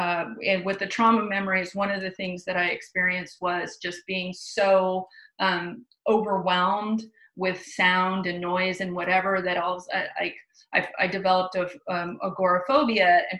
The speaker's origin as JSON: {"language": "English", "region": "California", "country": "United States", "lives_now": "Portland, United States", "said": "I'm from the Bay. I live up in Portland now, but I'm from San Francisco Bay Area."}